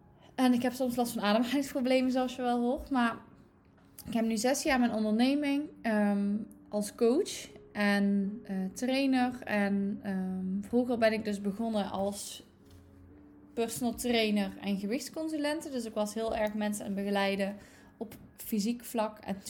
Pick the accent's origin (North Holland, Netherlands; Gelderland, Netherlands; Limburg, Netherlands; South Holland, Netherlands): Limburg, Netherlands; now in Eindhoven, Netherlands; zaterdag 27 jaar. Ik woon samen met mijn lieve vriend Sergio in Eindhoven, maar ik kom oorspronkelijk uit Limburg. En misschien kun je dat nog wel horen aan mijn accent